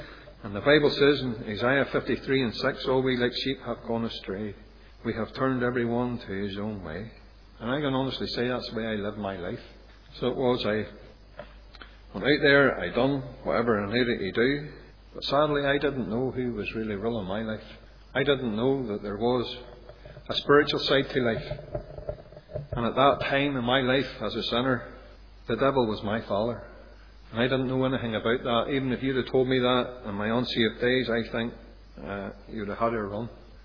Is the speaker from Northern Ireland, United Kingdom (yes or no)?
yes; Ballymena, Northern Ireland, United Kingdom; I come from Ballymena. So do you, my pockets are empty. But I live in Ballymena, and I lived up on the housing estate in Ballycullen